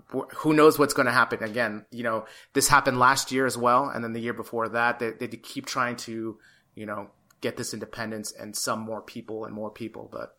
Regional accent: United States; now in Spain; because, you know, I'm an American and I, you know, what's going on there is just crazy as well.

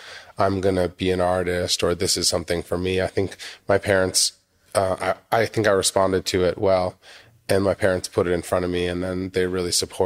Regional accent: Massachusetts, United States; born there; I was born in Massachusetts.

